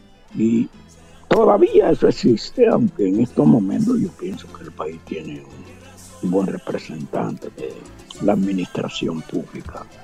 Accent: Dominican Republic; son los mismos problemas que tenemos nosotros en Santo Domingo

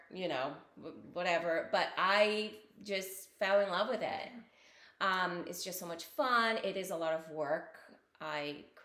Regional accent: Brazil; English is a second language; moved away as an adult; I am originally from Brazil

